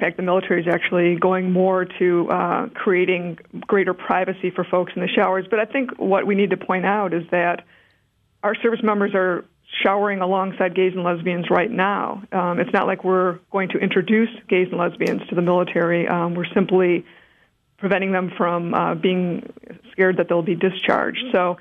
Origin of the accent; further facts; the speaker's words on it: Milwaukee, Wisconsin, United States; I'm actually from Wisconsin. I'm from the Milwaukee area.